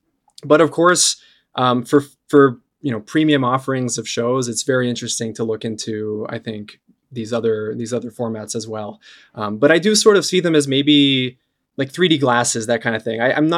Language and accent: English; São Paulo, Brazil; moved away as an adult; now in United States; I'm originally from Sao Paulo, Brazil. I lived there until I was 18. My dad is American and my mom is Brazilian. And I went to an American school in Brazil.